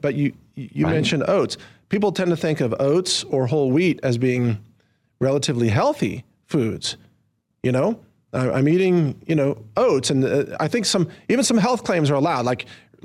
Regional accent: Texas, United States; And I love America and I love Texas as a Texan.

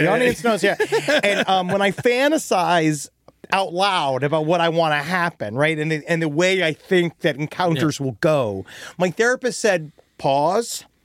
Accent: Los Angeles, California, United States; I'm from Los Angeles.

